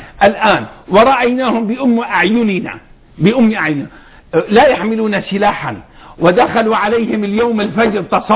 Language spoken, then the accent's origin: Arabic; Daraa Governorate, Syria; عندنا في درعا